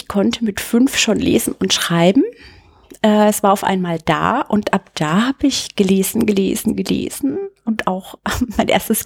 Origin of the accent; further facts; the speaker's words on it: Bad Neustadt, Bavaria, Germany; Ich bin in Bad Neustadt aufgewachsen. Das ist Bayerische Rhön. Das hört man auch so ein bisschen an meinem R. Genau. Da bin ich groß geworden